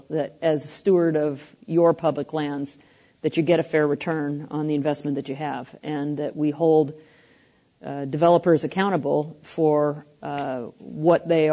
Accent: Pacific Northwest, United States; I come from the Pacific Northwest.

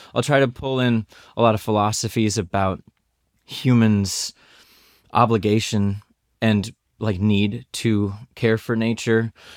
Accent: Florida, United States; I mean, I'm from Central Florida, so I have friends across the political spectrum.

